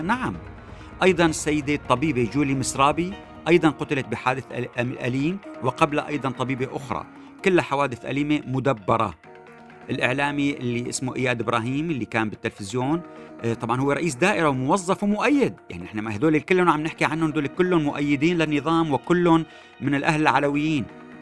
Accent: Syria; كلنا كسوريين نقدر نعرف وين رايحين

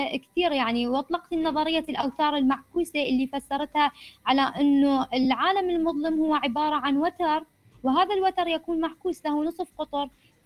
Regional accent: Iraq; يعني من المجتمع العرفي اللي عندنا بالعراق كثير أني أكتب روايات واقعية

